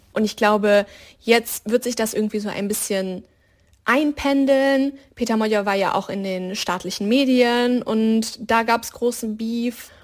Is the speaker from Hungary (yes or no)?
yes; Hungary; dass ich zum Beispiel als Journalistin wieder in meinem Heimatland arbeiten könnte.